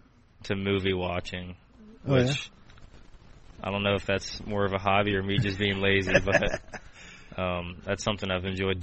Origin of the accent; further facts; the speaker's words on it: Vandalia, Ohio, United States; We grew up in Vandalia, so the Vandalia Rec Center, they had a league that I played in for a while